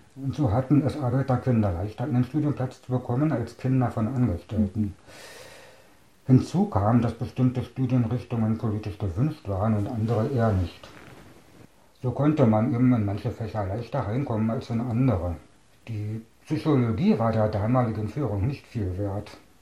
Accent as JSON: {"language": "German", "town": "Staaken", "region": "Berlin", "country": "Germany", "tie": "born there", "said": "Ich bin 1961 geboren in Staaken. Das lag damals im Bezirk Potsdam, gehört heute zu Berlin."}